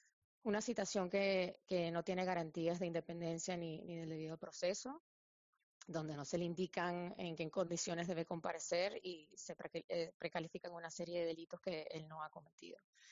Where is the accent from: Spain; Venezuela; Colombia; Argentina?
Venezuela; venezolanos hoy en día que viven en Venezuela, porque el nivel de represión ha sido nunca antes visto en mi país.